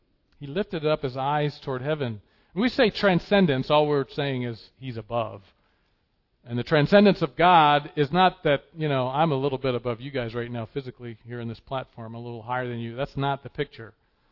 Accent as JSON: {"language": "English", "country": "United States", "tie": "born or raised there", "said": "I'm 50 years old now and growing up in America"}